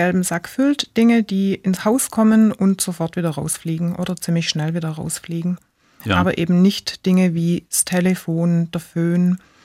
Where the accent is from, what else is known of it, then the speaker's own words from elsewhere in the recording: Baden-Württemberg, Germany; Wir sind auf der Schwäbischen Alb aufgewachsen in einem kleinen Kuhkaff und waren da sehr, sehr viel draußen, ja.